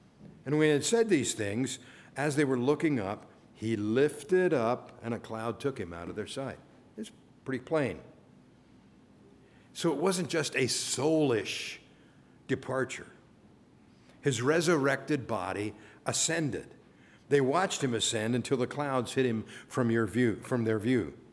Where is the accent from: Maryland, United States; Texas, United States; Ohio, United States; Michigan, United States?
Maryland, United States; I said, "Well, we're from Maryland. Do you think you could?"